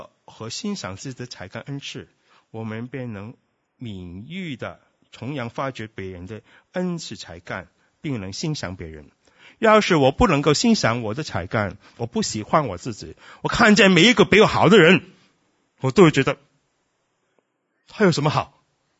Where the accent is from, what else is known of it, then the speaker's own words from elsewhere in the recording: Hong Kong; born there; Chinese is a second language; 我觉得我在香港出生